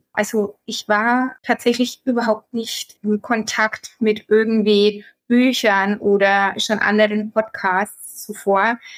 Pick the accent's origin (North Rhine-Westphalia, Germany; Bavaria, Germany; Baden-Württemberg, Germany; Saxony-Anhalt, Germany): Bavaria, Germany; ich komme aus Mittelfranken bei Nürnberg und ich bin Dreifachmama. Ich bin 34 Jahre